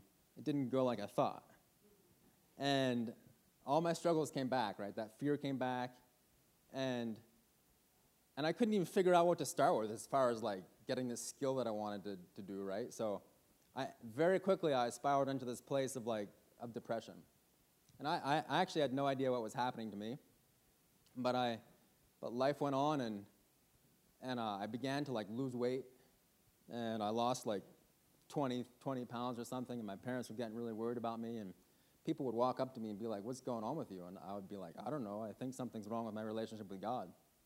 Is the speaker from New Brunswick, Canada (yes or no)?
yes; New Brunswick, Canada; So I grew up in New Brunswick